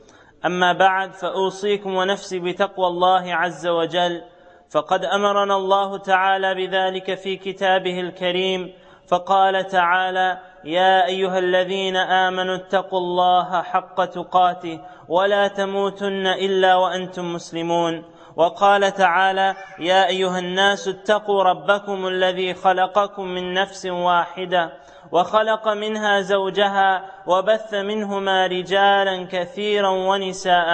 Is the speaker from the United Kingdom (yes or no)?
no; Canada; Where I grew up in Canada, we didn't have too many mountains. And in fact, when we would visit our home country of Egypt when we were young